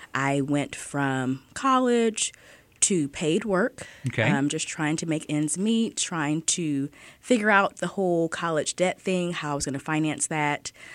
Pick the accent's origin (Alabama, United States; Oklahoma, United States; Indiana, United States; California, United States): Alabama, United States; Mobile; I am a native Mobilian, just like Mr. Levy King, born and raised in Mobile. I was raised in the Maysville area.